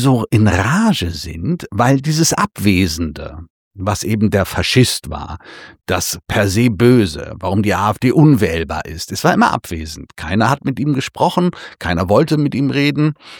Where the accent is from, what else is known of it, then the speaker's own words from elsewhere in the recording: Germany; das kann ich jetzt für mich als Deutscher sagen